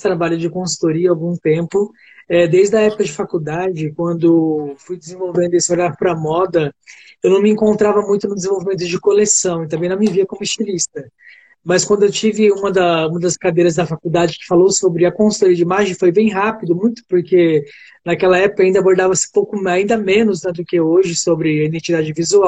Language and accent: Portuguese; São Paulo, Brazil; now in Brasília, Brazil; Então eu venho de São Paulo. Estou aqui em Brasília há 8 anos, e nesses 8 anos, 5 deles foram no